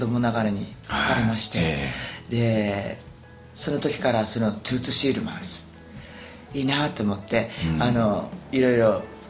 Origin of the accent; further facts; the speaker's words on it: Kobe, Hyogo, Japan; also born or lived in Yokohama / United States; うん、それですぐ神戸に子供の頃行きましてね